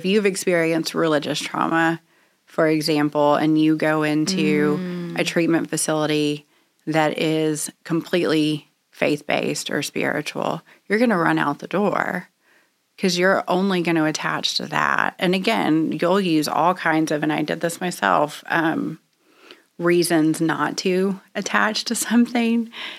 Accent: Bentonville, Arkansas, United States; So I started drinking at 14. I grew up in Arkansas, and so there really wasn't a lot else

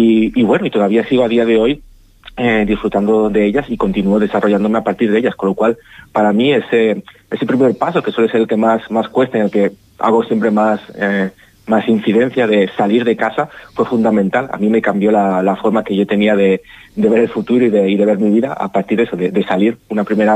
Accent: Zaragoza, Aragon, Spain; moved away; se cumplen 10 años que yo me fui de casa. Yo soy de Zaragoza y todavía no he vuelto

